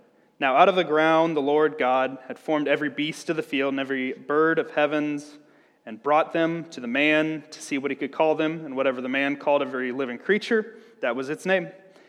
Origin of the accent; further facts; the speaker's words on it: Illinois, United States; moved away as an adult; So, yeah, I mean, we moved here in 2017. I grew up in Central Illinois. All my family are Cubs fans